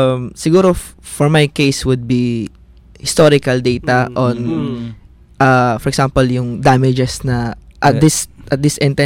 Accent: Eastern Visayas, Philippines; example sa amin sa Eastern Summer, no. Mm. Nakaharap talaga kami sa Pacific Ocean.

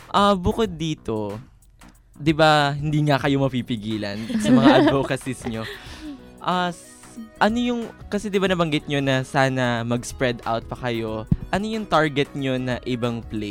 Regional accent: Calabarzon, Philippines; And medyo mahirap din sa akin kasi taga-Batangas ako.

